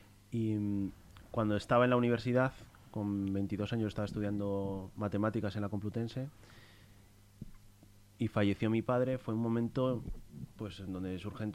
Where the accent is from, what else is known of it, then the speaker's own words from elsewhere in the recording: Madrid, Community of Madrid, Spain; llevo viviendo aquí 5 años, pero soy de Madrid.